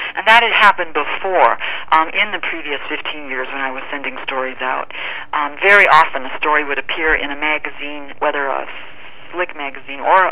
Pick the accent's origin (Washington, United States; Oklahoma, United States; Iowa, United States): Iowa, United States; maybe there are some people who didn't read the book when they saw I was from Iowa.